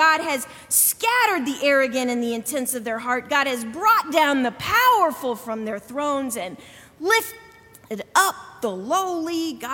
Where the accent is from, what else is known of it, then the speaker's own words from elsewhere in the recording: the South, United States; Now, I grew up in the South, so I'm going to say her kinfolk.